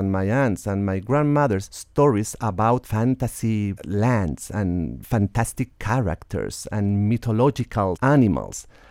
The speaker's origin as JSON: {"language": "English", "country": "Chile", "tie": "born or raised there", "second_language": "English", "said": "I grew up under a fierce dictatorship in Chile."}